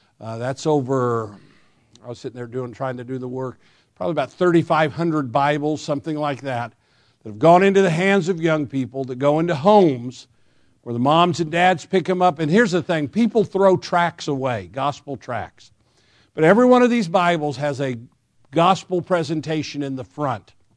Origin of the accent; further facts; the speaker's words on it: Alabama, United States; Yes, I'm from Alabama, pastored there for years.